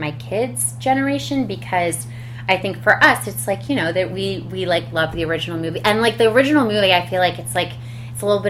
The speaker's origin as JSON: {"language": "English", "region": "Connecticut", "country": "United States", "tie": "born or raised there", "said": "I was raised in Connecticut"}